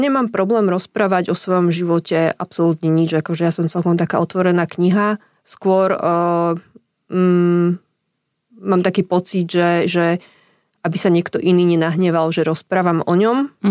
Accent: Prievidza, Trenčín Region, Slovakia; ja pochádzam z Prievidze a tam stále proste malé mesto, kde každý každého pomaly pozná.

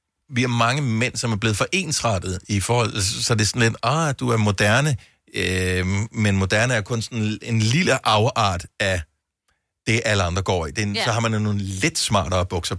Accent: Bogense, Region of Southern Denmark, Denmark; Så jeg er opvokset i Bogense, og det bliver holder meget af byen.

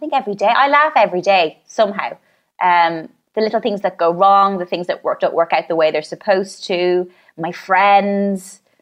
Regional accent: Ireland; now in London, United Kingdom; especially like I moved from Ireland to London, and that was such a big kind of culture shock anyway

